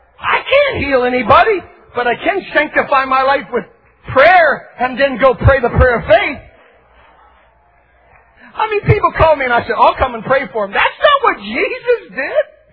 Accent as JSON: {"language": "English", "region": "West Virginia", "country": "United States"}